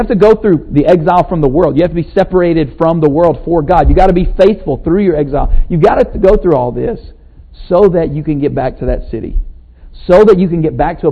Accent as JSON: {"language": "English", "town": "Lacey Spring", "region": "Alabama", "country": "United States", "tie": "born or raised there", "said": "I grew up in Lacey Spring, Alabama, so the airport is now a sod farm, so not really an airport anymore."}